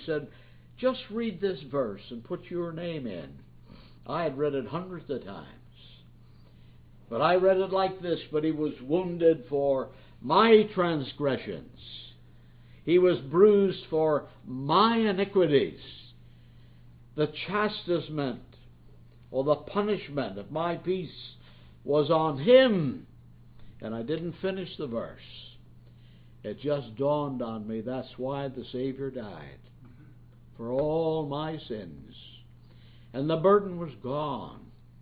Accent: Nova Scotia, Canada; born there; I'm a Canadian. I was born in Nova Scotia.

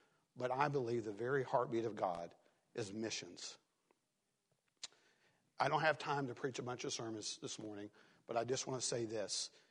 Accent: Tennessee, United States; Hey, I'm from East Tennessee.

